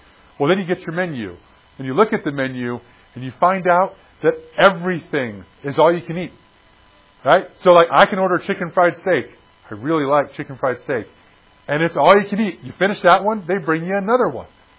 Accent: Texas, United States; And I'm a Texan, and I'm a big Texan.

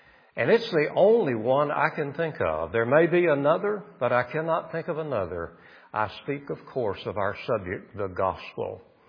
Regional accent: Arkansas, United States; We had Ouachita Valley where I grew up in Ouachita County, Arkansas.

